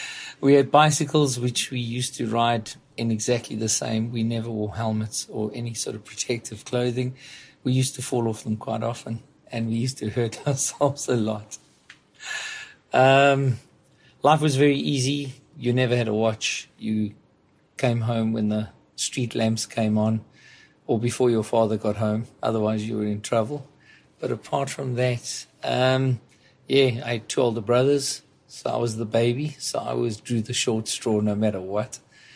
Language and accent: English; Nigel, Gauteng, South Africa; Okay, growing up in Nigel, we were very carefree.